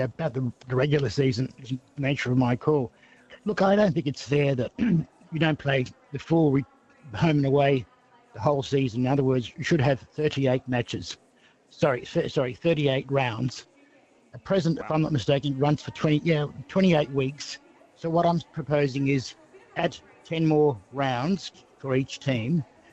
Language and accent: English; Sydney, New South Wales, Australia; I'm from Sydney, you mate.